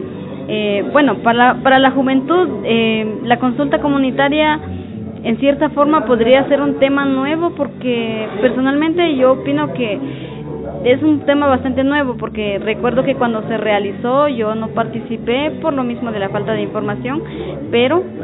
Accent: Santa Eulalia, Huehuetenango, Guatemala; Soy maya canjopal, soy de Jolomconop o Santa Eulalia de la Nación Canjopal.

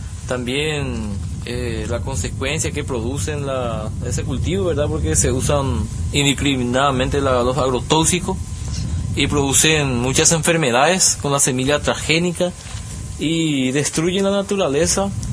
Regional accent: Paraguay; para poder trabajar sanamente y vivir con un ambiente saludable como paraguayo

